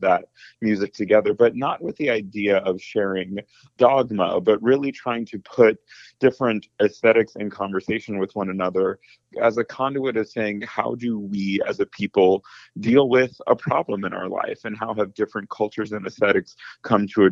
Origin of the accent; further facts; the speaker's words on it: Virginia, United States; I grew up in the Black Baptist Church, going to a church in Northern Virginia.